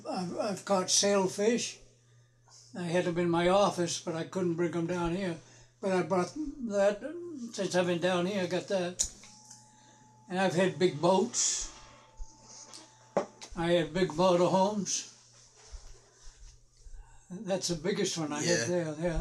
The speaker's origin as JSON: {"language": "English", "region": "Maine", "country": "United States", "said": "Yeah. So, because I come from Maine."}